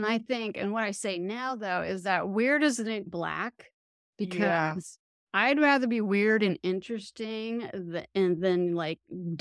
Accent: West Coast, United States; And I didn't know anyone. I'm from the West Coast, so I didn't know anyone except for my mother-in-law.

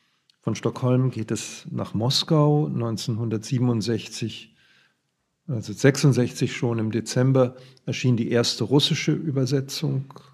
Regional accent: Lübeck, Schleswig-Holstein, Germany; Lübeck, meine Heimatstadt, spielt eine Rolle

